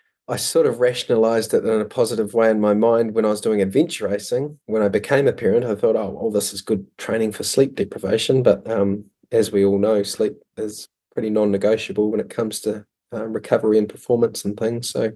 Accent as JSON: {"language": "English", "country": "New Zealand", "said": "I'm a Kiwi too"}